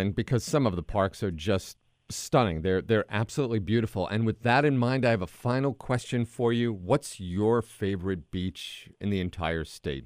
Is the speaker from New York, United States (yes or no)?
yes; New York, United States; But, you know, as a kid growing up in New York, I went to Coney Island and Rockaway, and they were great.